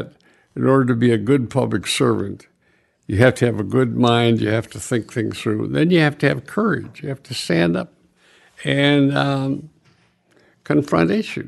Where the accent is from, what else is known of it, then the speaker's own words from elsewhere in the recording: Elmore, Minnesota, United States; also born or lived in Ceylon; I grew up in Ceylon and then Elmore, Minnesota. These are small towns. I mean, really small, basically farm communities. And I went through high school in Elmore.